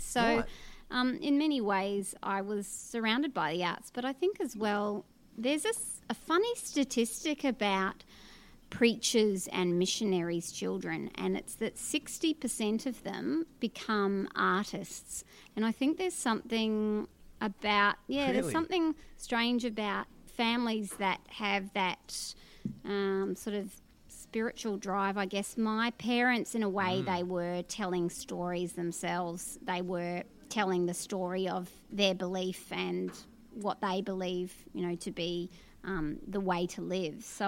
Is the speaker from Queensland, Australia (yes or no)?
yes; Brisbane, Queensland, Australia; also born or lived in Korea; now in Melbourne, Australia; So I grew up in Brisbane, and then I moved back to Asia. So I lived in Korea, and then eventually I came to Melbourne in 2009 to study.